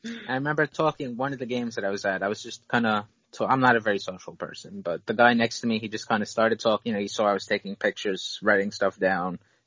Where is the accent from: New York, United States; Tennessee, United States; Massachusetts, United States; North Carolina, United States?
New York, United States; New York City; As a New Yorker looking at other cities, I kind of as not looking down on them, but like obviously we have major league clubs here